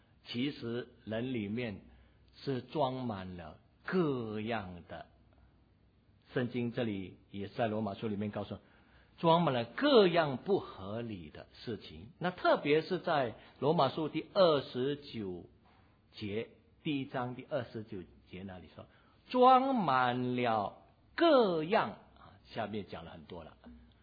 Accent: Singapore; 那我们新加坡人喜欢用这个 tissue 啊，这个纸巾

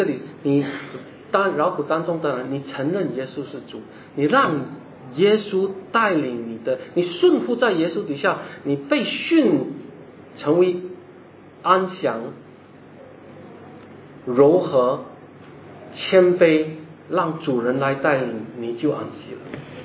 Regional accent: China; 我们中国人不愿意行医色，我们不要让他看到。

